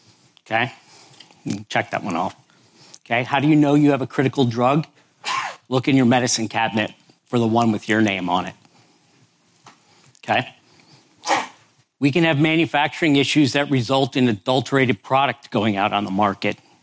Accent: United States; So just to start off, I'm an American. I'm not dumb. I'm a child of the 70s.

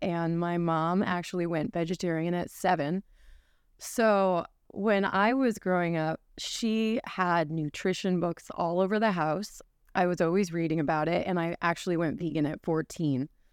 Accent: Connecticut, United States; So I am from Connecticut.

